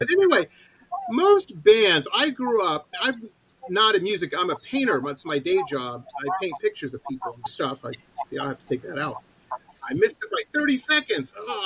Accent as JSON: {"language": "English", "town": "Detroit", "region": "Michigan", "country": "United States", "tie": "born or raised there", "said": "I grew up in Detroit, and I try to tell people"}